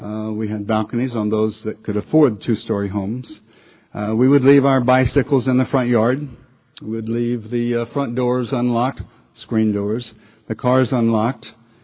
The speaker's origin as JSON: {"language": "English", "town": "San Antonio", "region": "Texas", "country": "United States", "tie": "born there", "said": "to come back to my home state. I was born in Texas, San Antonio"}